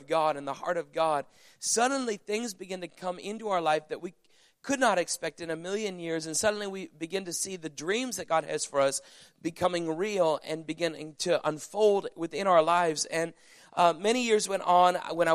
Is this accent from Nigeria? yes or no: no; Canada; growing up in Canada, the thing about Canada is this